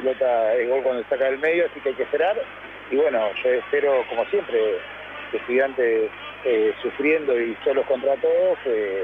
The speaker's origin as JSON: {"language": "Spanish", "region": "Buenos Aires", "country": "Argentina", "also_born_or_lived": "La Plata", "said": "Soy de Buenos Aires, de Belgrano."}